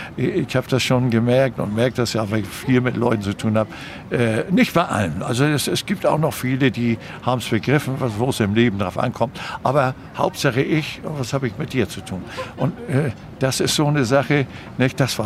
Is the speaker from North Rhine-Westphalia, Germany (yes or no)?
no; Hamburg, Germany; Und ich bin waschechter Hamburger in der dritten Generation.